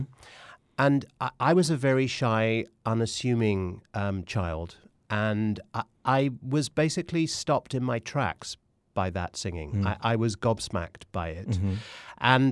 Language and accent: English; Wimbledon, London, United Kingdom; And I grew up in Wimbledon in southwest London